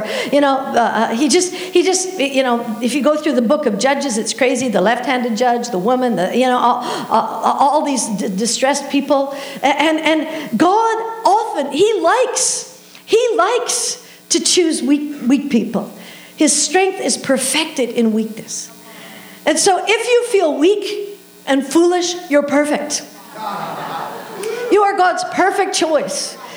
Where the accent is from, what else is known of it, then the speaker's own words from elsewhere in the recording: Canada; as Canadians, I am Canadian, we don't like truth.